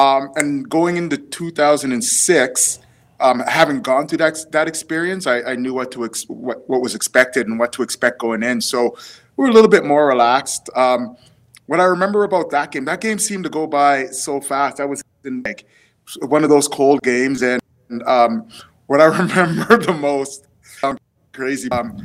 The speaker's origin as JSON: {"language": "English", "town": "London", "region": "Ontario", "country": "Canada", "tie": "born or raised there", "said": "I grew up in London, Ontario. We moved to London when I was pretty young."}